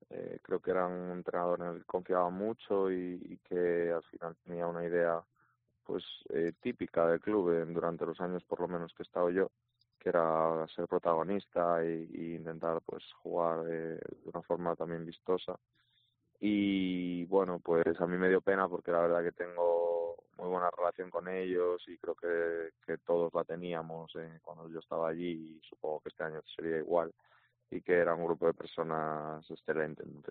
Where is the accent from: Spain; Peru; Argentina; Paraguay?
Spain; A Coruña, Galicia; also born or lived in Valencia; now in Gijón, Spain; es una ciudad parecida a Coruña, que yo soy de Coruña